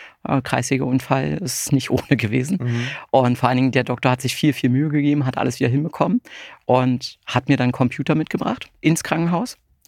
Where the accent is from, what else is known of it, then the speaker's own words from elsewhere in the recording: Brandenburg, Germany; Ja, ich bin aus dem Berliner Umland groß geworden